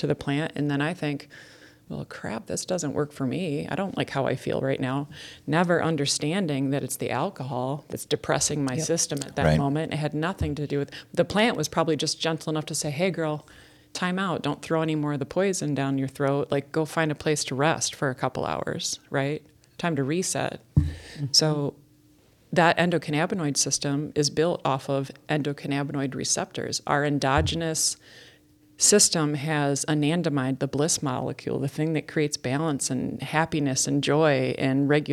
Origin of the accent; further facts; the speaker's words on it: Chicago, Illinois, United States; And honestly, I hail from Chicago, so I also know that, you know, that it never stopped